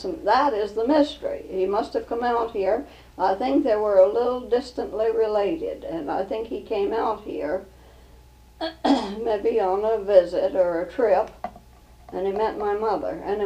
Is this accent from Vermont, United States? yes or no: yes; Woodstock, Vermont, United States; born there; also born or lived in Duane; I was born in Woodstock, Vermont, near an old covered bridge, 1897. And I think maybe I was probably 7 years old. My folks moved to Duane.